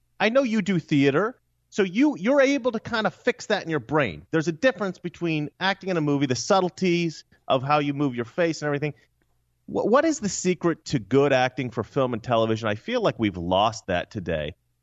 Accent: Oregon, United States; You know, as a kid growing up in Oregon, I absolutely loved it.

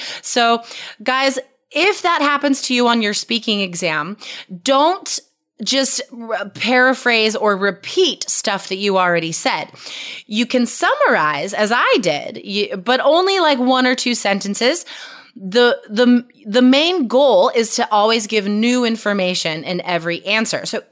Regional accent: United States

